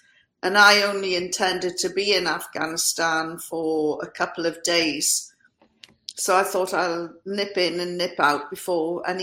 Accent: England, United Kingdom; accent: north of England; they didn't recognize my accent, which is the north of England, near Scotland, and they must have assumed that we all spoke like the Queen, and of course we don't.

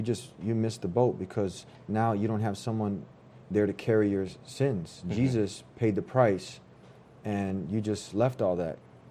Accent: United States; I'm not Arab, also. I'm American, born here.

